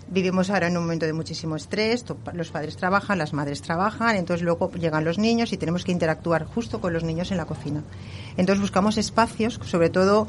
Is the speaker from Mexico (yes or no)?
no; Alboraya, Valencian Community, Spain; Sí, yo soy de Alboraya.